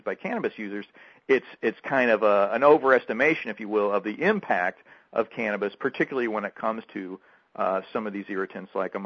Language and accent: English; St. Louis, Missouri, United States; Well, I grew up in St. Louis, so you can imagine, basically, if you were going to live there, you had to be a baseball fan.